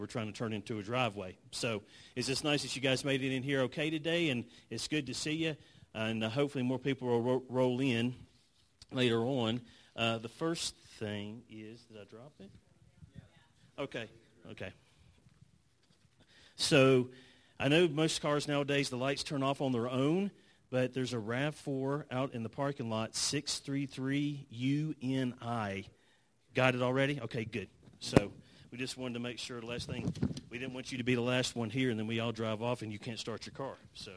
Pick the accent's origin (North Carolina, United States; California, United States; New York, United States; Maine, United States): North Carolina, United States; so I'm from North Carolina, so this looks like an East Coast church because if it gets like just a dusting, we stay home.